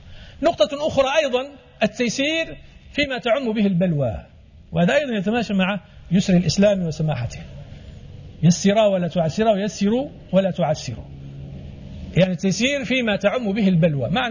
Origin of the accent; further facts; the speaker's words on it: Morocco; احنا عندنا في المغرب مثلا الناس يحلف والله والله